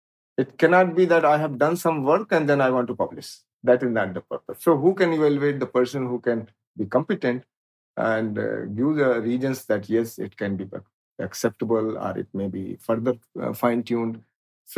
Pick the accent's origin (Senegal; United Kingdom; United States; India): India; Lucknow, Uttar Pradesh; now in Pune, India; And I come from Lucknow. So Lucknow is a city like somewhere you feel the town is divided by a river.